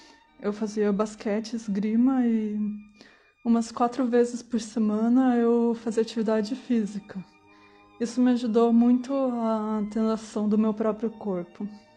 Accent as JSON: {"language": "Portuguese", "town": "Assis", "region": "São Paulo", "country": "Brazil", "tie": "born or raised there", "also_born_or_lived": "Goiás", "said": "eu nasci em 1988, em São Paulo. Com 1 ano de idade, eu fiz uma viagem para Goiás, pois meus pais iam tentar a vida lá, mas não conseguiram. Assim, eu voltei para Assis, para a casa da minha avó."}